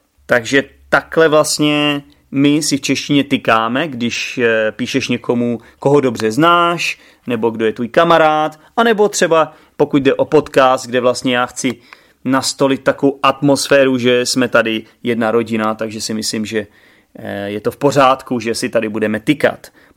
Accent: Russia; Czech is a second language; now in Kolín, Czechia; jsem z Ruska, jsem tady už skoro jeden rok. Učím se česky a poslouchám váš podcast. Bydlím v Kolíně a pracuji v Praze.

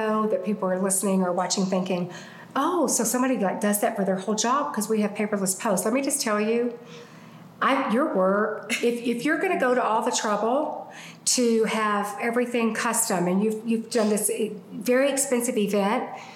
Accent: Alabama, United States; Yeah, so I'm from Alabama. We just say the house of paper.

